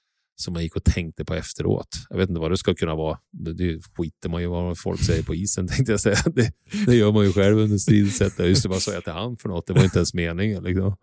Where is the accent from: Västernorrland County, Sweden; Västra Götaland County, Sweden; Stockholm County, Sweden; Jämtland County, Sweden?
Västernorrland County, Sweden; Örnsköldsvik; jag har ju jättekul när jag är hemma i Övik. Det är bara att jag inte hinner hem så ofta.